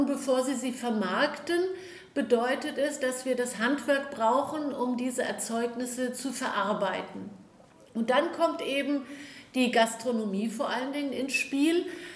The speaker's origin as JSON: {"language": "German", "town": "Herborn", "region": "Hesse", "country": "Germany", "tie": "born or raised there", "also_born_or_lived": "Frankfurt / Friedrichsdorf / Maintal", "said": "ich komme aus Herborn, bin da aufgewachsen und lebe dort wieder, muss ich sagen. Nach meinen Stationen Frankfurt, Friedrichsdorf und Maintal."}